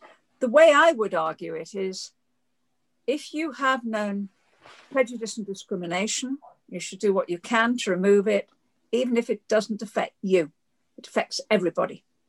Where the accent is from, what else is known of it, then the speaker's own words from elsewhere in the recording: Liverpool, North West England, United Kingdom; I grew up in Liverpool, where you can't be prejudiced in a seaport.